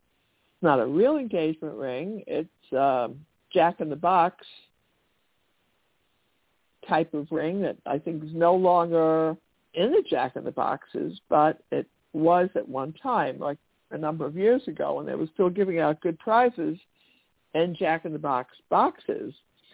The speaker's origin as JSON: {"language": "English", "town": "Brooklyn", "region": "New York", "country": "United States", "said": "I have to remember not to speak like I'm from Brooklyn, even though I am."}